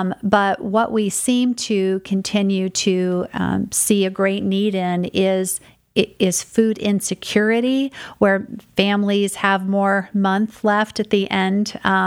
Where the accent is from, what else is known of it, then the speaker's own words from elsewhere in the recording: United States; I'll just give you the experience that I had in my hometown of Grant County